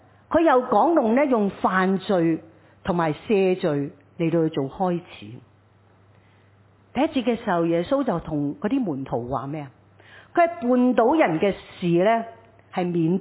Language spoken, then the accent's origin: Chinese; Hong Kong; 就好像我们今日我们香港人，我们都为到我们这个城市，我们有时都会感到很难过很无奈一样。